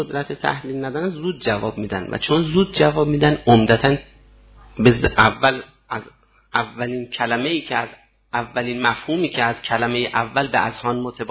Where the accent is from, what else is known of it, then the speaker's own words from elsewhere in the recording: Iran; من اول که به دنیا آمدم ایرانی بودم، به سن بلوغ که رسیدم مسلمان شدم.